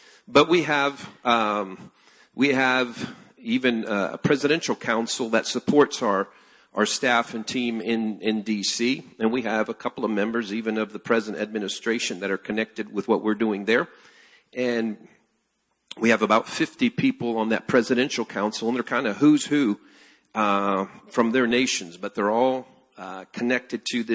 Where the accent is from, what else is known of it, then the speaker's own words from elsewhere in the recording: Peru; English is a second language; I was born and raised in Peru, South America.